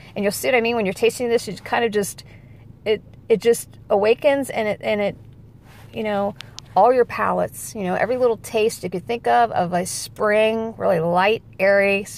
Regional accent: Indiana, United States; So I have in our area, we are from Indiana

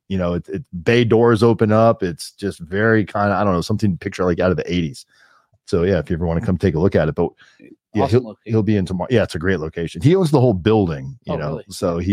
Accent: Florida, United States; I grew up with chemtrails in Florida, seeing them very heavily.

